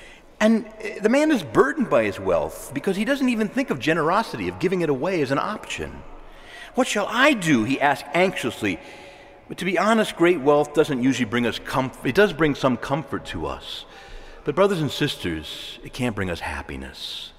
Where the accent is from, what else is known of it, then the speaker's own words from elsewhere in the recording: Chicago, Illinois, United States; in his hometown of Chicago, and it's my hometown as well, where I was born